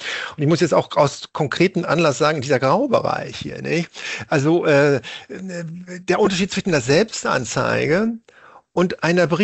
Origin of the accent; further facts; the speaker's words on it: Essen, North Rhine-Westphalia, Germany; Ja, das hört mich als Essener natürlich besonders gerne, auch wenn Essen sonst nicht die schönste Stadt ist, aber meine Heimat.